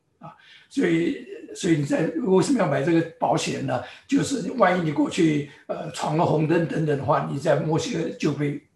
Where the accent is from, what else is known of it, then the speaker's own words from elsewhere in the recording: Taiwan; moved away as an adult; now in United States; 我是从台湾来到这个 Upper State New York，一个是亚热带，一个是这个温带或者偏寒带啊。